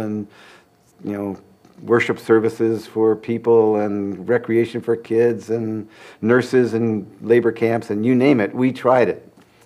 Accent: Pennsylvania, United States; I grew up in Pennsylvania, and where there were a lot of farm workers, but I was just, because I was a city boy, I was just not aware of it.

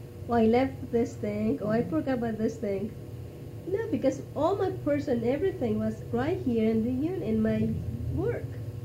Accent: Mexico; English is a second language; now in United States; when I came from Mexico, I was I wasn't planning to be a farm worker.

